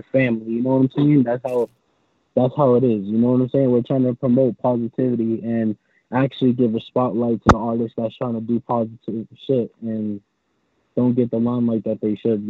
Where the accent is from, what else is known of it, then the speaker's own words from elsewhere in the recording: Boston, Massachusetts, United States; Like, Boston is, you know what I'm saying, my hometown.